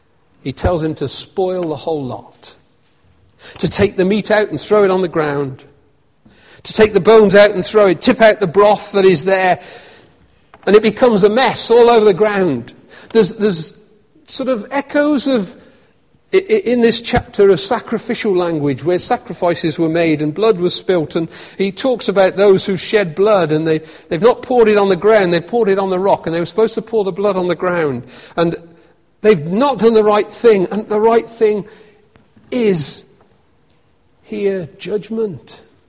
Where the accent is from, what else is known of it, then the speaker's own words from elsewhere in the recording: United Kingdom; the feeling of arrogance that we have as British people, Jesus will come and judge our nation.